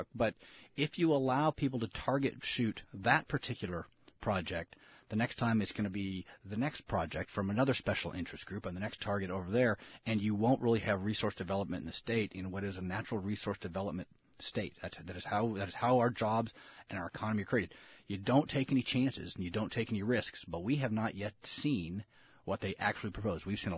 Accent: King Salmon, Alaska, United States; When I was a kid growing up in King Salmon.

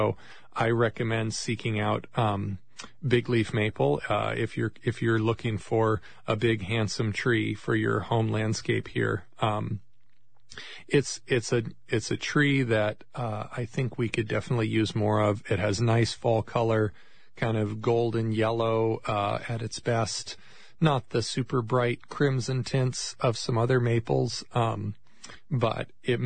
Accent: Oregon, United States; I grew up in Oregon and, spent many hours as a boy, swinging on a rope swing

